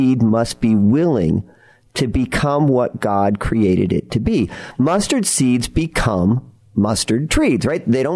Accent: Pella, Iowa, United States; I grew up in Iowa, and in Pella, Iowa, right, they used to have

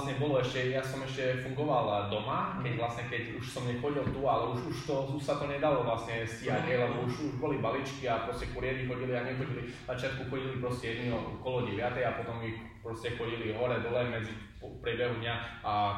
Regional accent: Košice, Košice Region, Slovakia; now in Martin, Slovakia; Dobre, som z Košíc, v Martine.

